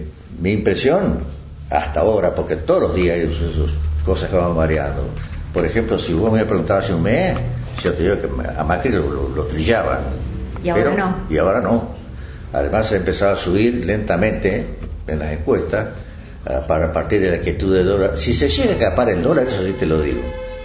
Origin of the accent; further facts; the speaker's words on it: Argentina; Pero así somos los argentinos.